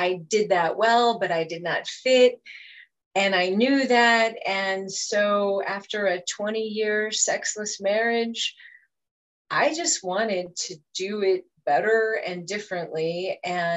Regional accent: New Mexico, United States; No, I was born and raised in New Mexico.

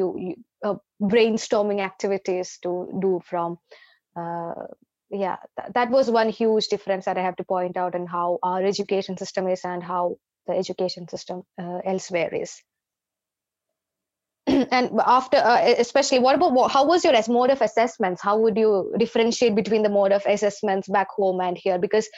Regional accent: Kerala, India; also born or lived in Maharashtra; So I was from Kerala, I started my law degree from Maharashtra.

